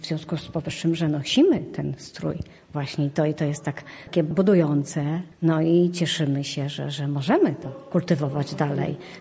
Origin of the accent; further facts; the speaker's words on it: Tarnowska Wola, Subcarpathian Voivodeship, Poland; My z Tarnowskiej Woli.